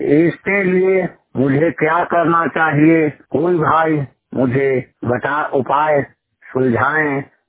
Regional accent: Khatangi, Bihar, India; मैं जिला अरवल प्रखंड बंसी ग्राम खटांगी का निवासी हूँ। मैं 100% ब्लाइंड हूँ। मैं गाँव में रहता हूँ।

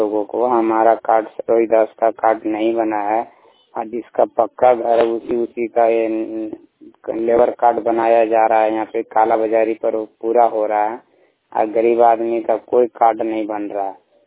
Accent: Bihar, India; थाना चिन्ह मंडी, जिला जमुई, बिहार का चकाई प्रखंड का रहने वाला हूं

